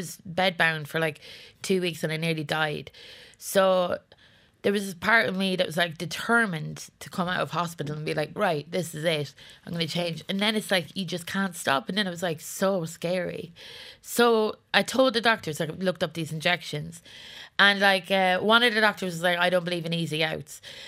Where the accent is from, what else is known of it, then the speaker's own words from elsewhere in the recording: Leinster, Ireland; I grew up in the Celtic Tiger. I grew up with, like, poor Glenda Gilson shivering in a bikini at the top of Grafton Street.